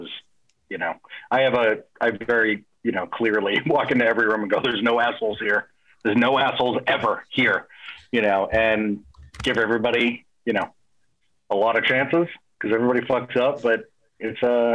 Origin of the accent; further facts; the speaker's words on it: Boston, Massachusetts, United States; but I'm not comfortable because I'm from Boston, that I have to kind of.